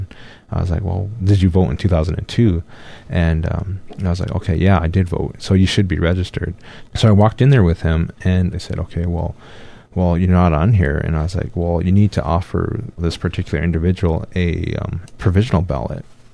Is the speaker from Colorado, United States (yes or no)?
yes; Denver, Colorado, United States; growing up in Denver, you go back to Pine Ridge and stuff's a little bit slower.